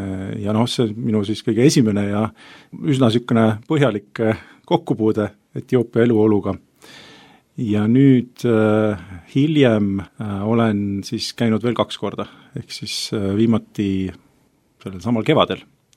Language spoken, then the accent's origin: Estonian; Tallinn, Harju County, Estonia; olen 39-aastane, olen ka abikaasa, kaks last, mina elan Tallinnas, olen pärit Tallinnast